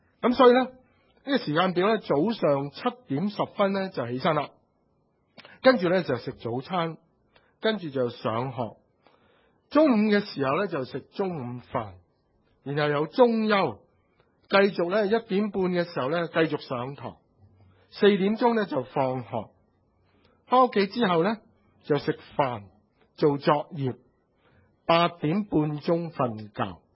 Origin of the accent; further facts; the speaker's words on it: Shau Kei Wan, Hong Kong Island, Hong Kong; 我是1977年信主的，我长大的地方是筲箕湾。很多年前呢，我们在筲箕湾长大的，我们在香港岛长大的，